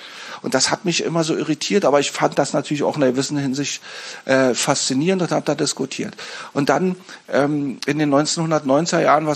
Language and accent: German; East Berlin, Berlin, Germany; Und zwar, ich bin in Ostberlin groß geworden